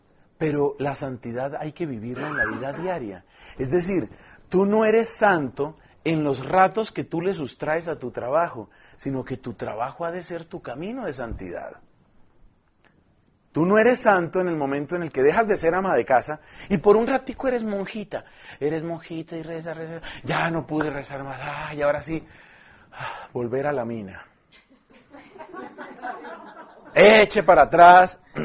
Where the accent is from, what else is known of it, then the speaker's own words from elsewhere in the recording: Colombia; a nosotros nos han tocado como colombianos otras cosas.